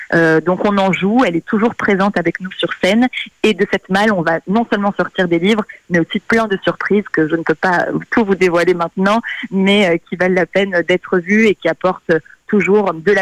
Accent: Portugal; now in France; Moi, je suis portugaise. J'ai vécu au Portugal pendant plus de 4 ans. Et aujourd'hui, je suis en France

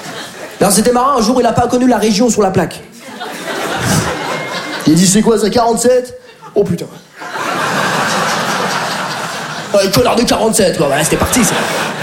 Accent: France; Je dis, mais papa, mais on est de France.

